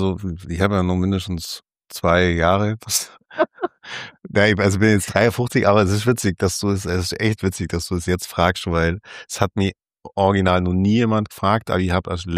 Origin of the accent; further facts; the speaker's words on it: Baden-Württemberg, Germany; Und ich bin Schwabe, ja.